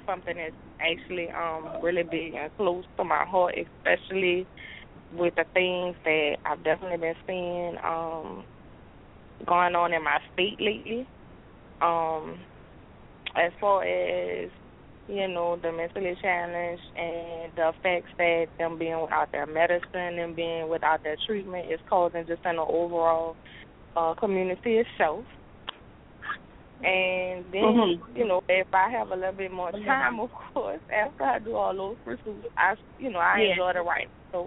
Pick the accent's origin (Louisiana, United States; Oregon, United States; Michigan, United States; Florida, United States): Louisiana, United States; New Orleans; Well, I'm sure they know I'm originally from New Orleans. I tried Georgia for a minute. I must say, I tried Georgia. Then I decided after about 8 months to come back home.